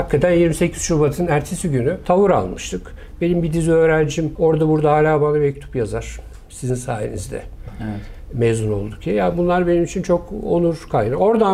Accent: Üsküdar, Istanbul, Turkey; ben bir Üsküdarlı olarak 1960'larda 1,5 milyonluk İstanbul'da yaşadım.

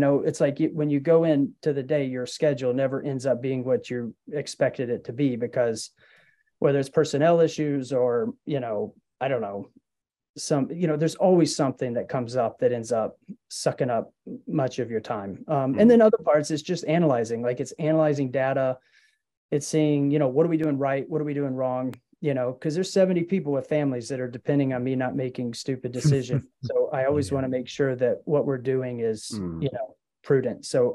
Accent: Alabama, United States; Well, so I grew up in Alabama. Okay. And I was a Southern Baptist in Alabama, and I never in my life had, so far as I know, had met a Catholic. Cause it's just like, it was really rural, about an hour and a half north of Birmingham.

